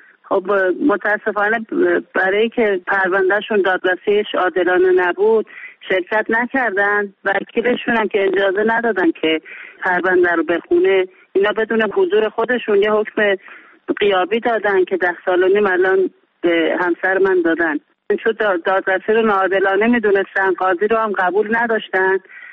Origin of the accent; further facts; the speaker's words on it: Iran; چون ایران وطن ما هست و ما وطنمون رو دوست داریم